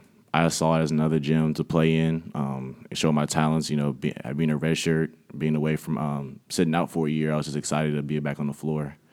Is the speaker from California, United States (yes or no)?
no; Laurel, Maryland, United States; Well, I was born and raised in Laurel, Maryland, in PG County.